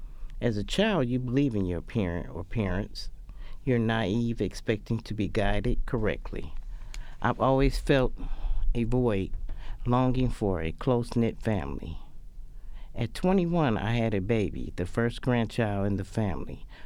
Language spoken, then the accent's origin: English; Detroit, Michigan, United States; Growing up in Detroit, my mother always told me how my father was abusive to her.